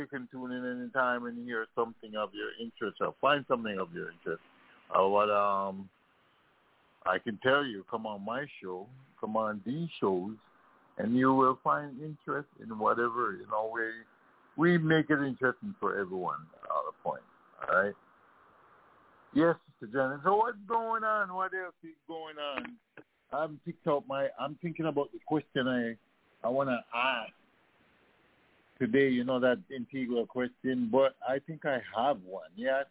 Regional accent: Jamaica; I'm from Jamaica

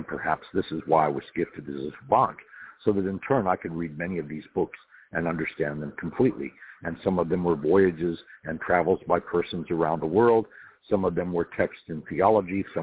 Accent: Santa Monica, California, United States; I am originally from California, and that is where I grew up. I was born in Santa Monica back in the 50s, and so I am currently 65.

